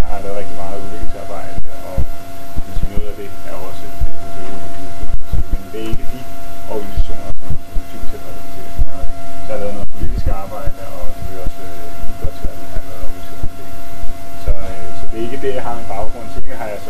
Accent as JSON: {"language": "Danish", "country": "Pakistan", "said": "udover det, så er jeg fra Pakistan"}